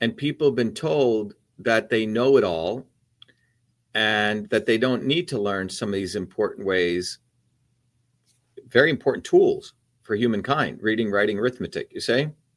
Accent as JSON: {"language": "English", "country": "India", "tie": "born or raised there", "also_born_or_lived": "United States", "said": "growing up in India"}